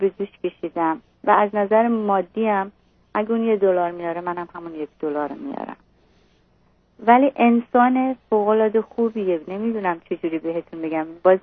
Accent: Iran; من از ایرانی هستم ولی از قبیله عشیره‌ای هستم درجه اول.

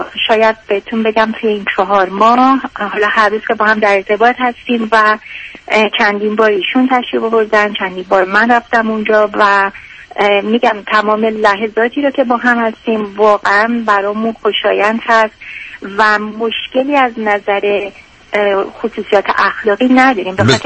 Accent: Iran; moved away as an adult; now in Canada; من در ایران فوق لیسانس زبان انگلیسی خوندم و 25 سال پیش که به کانادا اومدم با همسر سابقم اومدم و اینجا مشغول سر ریال استیت هستم.

